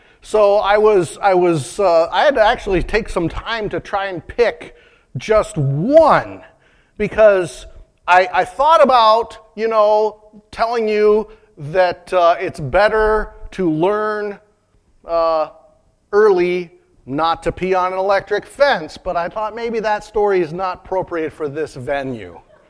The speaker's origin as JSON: {"language": "English", "region": "Michigan", "country": "United States", "tie": "born or raised there", "said": "We grew up in the Upper Peninsula, so, you know, there's like snow on the ground 6-7 months a year."}